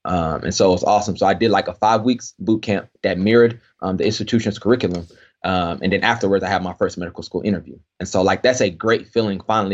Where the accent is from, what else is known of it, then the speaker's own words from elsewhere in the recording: Texas, United States; You know, it was on the Midwest and I'm from Texas.